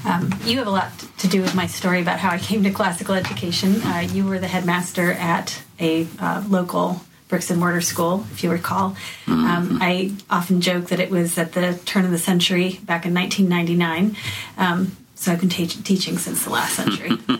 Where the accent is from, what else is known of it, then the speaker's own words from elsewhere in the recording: Saudi Arabia; So I grew up in Saudi Arabia in the early 80s, And I was going to an international school there